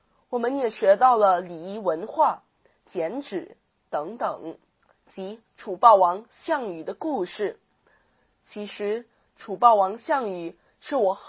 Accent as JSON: {"language": "Chinese", "country": "Philippines", "tie": "born or raised there", "said": "，今年13岁。我虽然从小就生活在海外，但是也回国好几次了。我呢，去过祖籍地福建"}